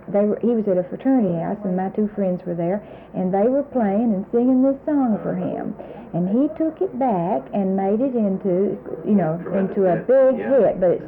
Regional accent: Tennessee, United States; guess the year that I spent in Georgia in school was the longest I'd been out of Tennessee because, see, I was gone from September until Christmas without coming back into Tennessee.

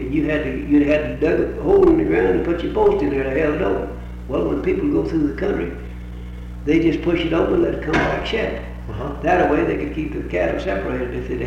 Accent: Texas, United States; We come here from Texas in a covered way.

